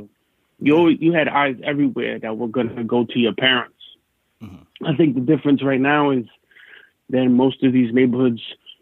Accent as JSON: {"language": "English", "town": "Bronx", "region": "New York", "country": "United States", "tie": "born or raised there", "said": "I was born in Washington Heights on 174th and Audubon, and my pops bought a house in Soundview in the Bronx, which is where I pretty much witnessed the world, my growth."}